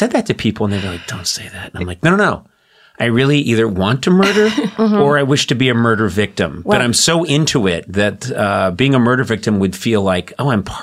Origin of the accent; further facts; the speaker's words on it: Boston, Massachusetts, United States; I was not really that aware growing up in the late 60s and 70s.